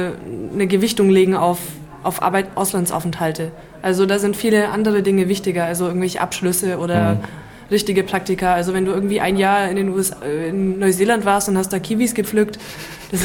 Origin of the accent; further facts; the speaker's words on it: Bavaria, Germany; ich komme ja aus Franken, wo Erlangen ein riesen Siemens-Standort ist